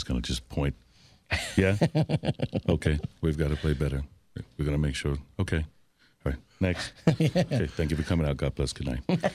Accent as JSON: {"language": "English", "town": "Mount Vernon", "region": "New York", "country": "United States", "tie": "born or raised there", "also_born_or_lived": "Boston", "said": "I was born there in Boston, but I grew up in, you know, New York, Mount Vernon."}